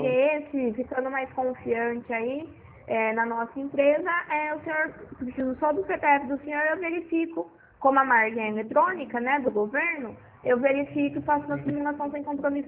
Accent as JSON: {"language": "Portuguese", "town": "Pirassununga", "region": "São Paulo", "country": "Brazil", "said": "sou de Pirassununga, interior de São Paulo."}